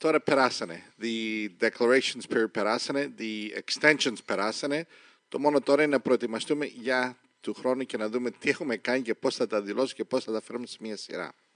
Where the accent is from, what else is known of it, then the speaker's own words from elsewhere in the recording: Patras, Western Greece, Greece; born there; Στην Ελλάδα, έξω από την Πάτρα.